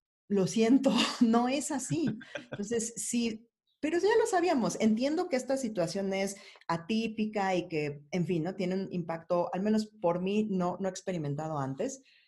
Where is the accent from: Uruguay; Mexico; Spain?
Mexico; Pues yo soy mexicana y ese no es mi caso.